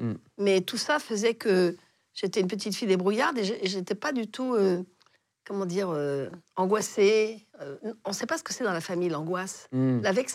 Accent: An Loc, Binh Phuoc, Vietnam; born or raised there; also born or lived in Saigon

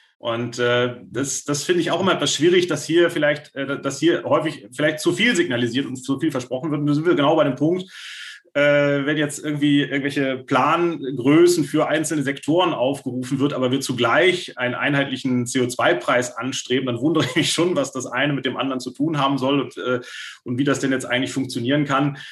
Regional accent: Schleswig-Holstein, Germany; Ich komme jetzt aus Schleswig-Holstein.

